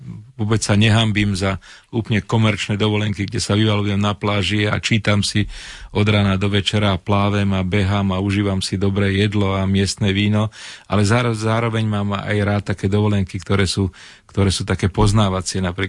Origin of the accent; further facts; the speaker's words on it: Bratislava, Bratislava Region, Slovakia; ja som rodinný Bratislavčan a celý život som strávil v Bratislave